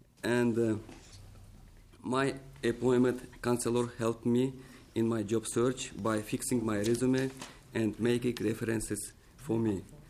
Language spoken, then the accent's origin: English; Tajikistan; English is a second language; moved away as an adult; now in United States; I am from Tajikistan. It's a small country from Central Asia. I live in U.S. only 6 months. We arrived in August 2008 with my family.